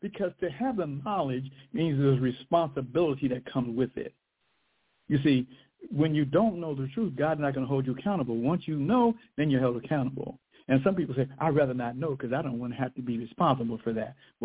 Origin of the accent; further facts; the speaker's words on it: California, United States; and I was living in California, my home state at the time.